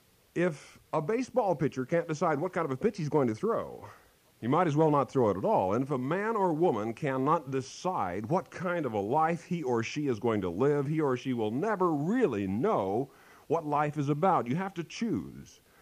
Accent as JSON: {"language": "English", "region": "Kansas", "country": "United States", "tie": "born or raised there", "said": "I remember back in my home state of Kansas"}